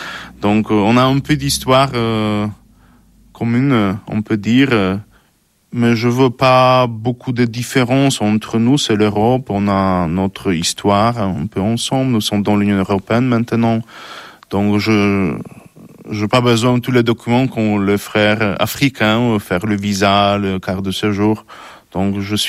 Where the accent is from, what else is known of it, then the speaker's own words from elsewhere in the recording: Poland; French is a second language; now in France; Pas loin de la France, je suis polonais.